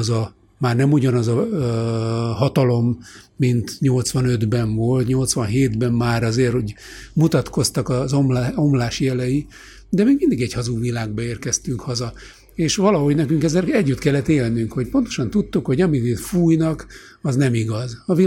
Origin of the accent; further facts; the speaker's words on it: Hungary; first language Hungarian; Én magyar vagyok, magyar az anyanyelmem, magyar volt az anyám, az apám, ebből a társadalomban szocializálódtam, és ez marad meg.